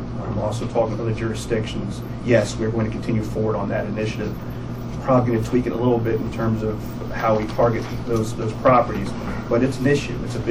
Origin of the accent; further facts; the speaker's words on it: Wilmington, Delaware, United States; Born and raised in Wilmington, Delaware. Proud graduate of University of Delaware.